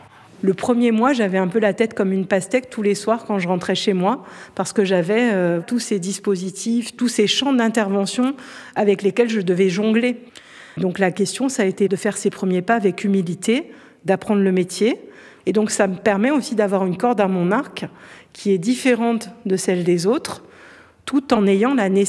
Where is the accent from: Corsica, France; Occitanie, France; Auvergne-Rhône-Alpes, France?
Corsica, France; j'ai vécu toute mon enfance en Corse, dans un petit hameau.